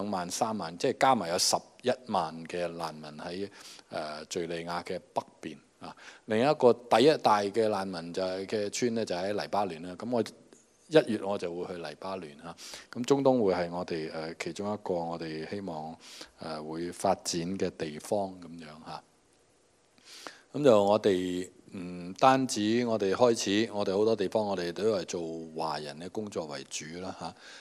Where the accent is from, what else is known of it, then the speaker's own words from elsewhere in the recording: Guangdong, China; 咁我哋廣東人咧就如果你想用廣東話服侍咧